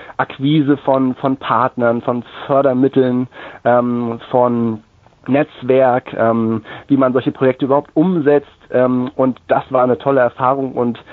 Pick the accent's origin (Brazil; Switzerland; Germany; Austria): Germany; Schwerin, Mecklenburg-Vorpommern; also born or lived in Lübz; ich bin in Lübs geboren, in der schönen Stadt an der Elde, und habe dann in Schwerin aufwachsen dürfen, war dort am Musikgymnasium, an der Musikschule